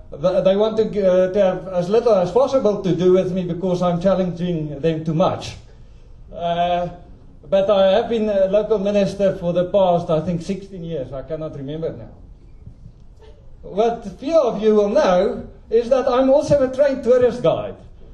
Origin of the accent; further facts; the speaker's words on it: South Africa; now in United Kingdom; As you can hear, I'm a South African. When I preach in the UK, I need to use a PowerPoint because people cannot follow my accent, even though we had been living in the UK for the past 14 years.